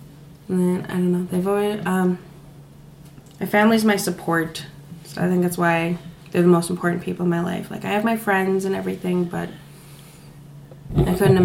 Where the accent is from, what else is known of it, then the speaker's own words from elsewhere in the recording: Bemidji, Minnesota, United States; also born or lived in Nadewash / Cass Lake; now in Callaway, United States; I was born in Bemidji, and I live in Callaway right now, but I grew up between Nadewash and Bemidji and Cass Lake and DL for a little while.